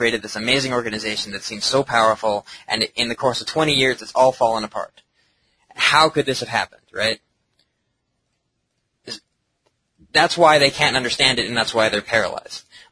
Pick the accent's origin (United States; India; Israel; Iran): Iran; Just because I'm from Iran does not mean that they're superior.